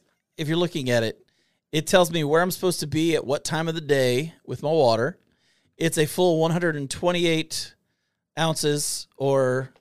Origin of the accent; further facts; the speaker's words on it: Kentucky, United States; We are two idiots from Kentucky who are just telling you what we've dealt with.